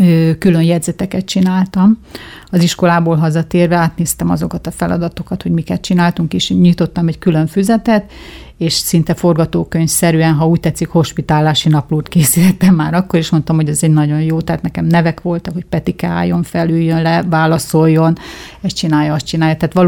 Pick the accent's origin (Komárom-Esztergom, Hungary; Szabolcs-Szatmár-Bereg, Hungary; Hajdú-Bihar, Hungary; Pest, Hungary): Hajdú-Bihar, Hungary; Debrecen; megszülettem, azt lehet mondani, akkor lettek debreceniek, és akkor utána itt ragadtak ők is.